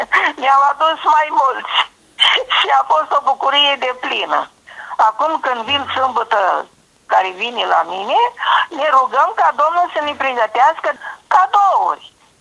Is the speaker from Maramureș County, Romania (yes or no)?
yes; Maramureș County, Romania; Eu sunt din Maramureș